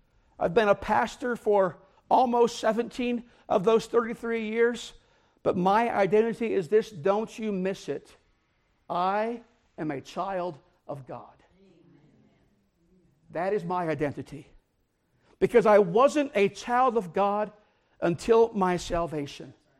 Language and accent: English; South Bend, Indiana, United States; also born or lived in Ohio; I am from South Bend, Indiana. I graduated from National Trail High School in New Paris, Ohio.